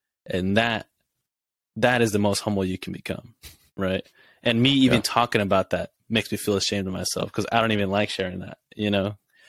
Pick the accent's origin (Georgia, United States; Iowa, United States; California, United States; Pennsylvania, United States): California, United States; Sonoma; growing up in Sonoma, we've met tons of people like that, honestly.